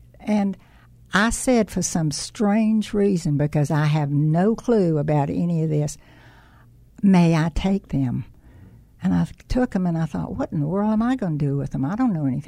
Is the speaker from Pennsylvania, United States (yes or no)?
no; Waycross, Georgia, United States; born there; now in Jacksonville, United States; I was born in Waycross, Georgia.